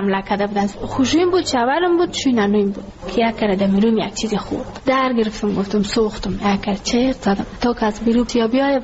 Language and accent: Persian; Ghazni, Afghanistan; now in Kabul, Afghanistan; ما کابل آمدیم، از غزنی هستیم.